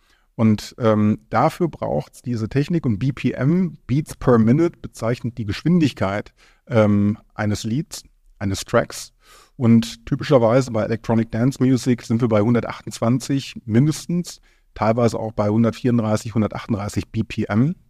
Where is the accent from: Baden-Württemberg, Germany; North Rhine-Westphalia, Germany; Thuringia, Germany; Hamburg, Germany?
North Rhine-Westphalia, Germany; ich komme ja aus Münsterland ursprünglich.